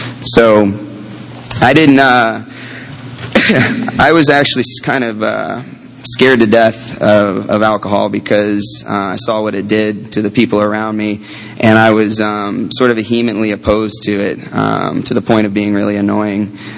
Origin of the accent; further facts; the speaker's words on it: Tampa, Florida, United States; I also was born and raised in Tampa, Florida in 1973, contrary to appearance.